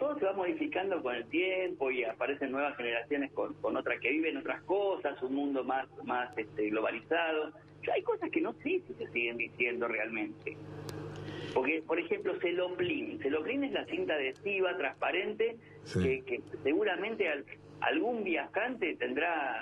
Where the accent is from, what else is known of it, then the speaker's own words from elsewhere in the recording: Bahía Blanca, Buenos Aires Province, Argentina; Tenemos algunas particularidades muy gauchitas, para decirlo en bahiense también.